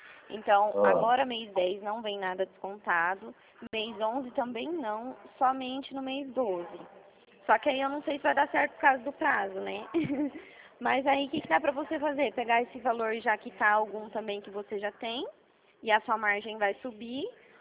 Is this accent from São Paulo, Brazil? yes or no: yes; São Paulo, Brazil; eu sou da região de Prudente.